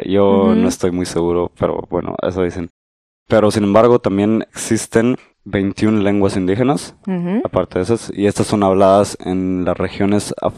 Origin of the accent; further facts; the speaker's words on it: Guatemala City, Guatemala Department, Guatemala; moved away as an adult; now in Germany; Yo vengo de la ciudad capital, Guatemala. Uh-huh. Yo nací ahí en 1988.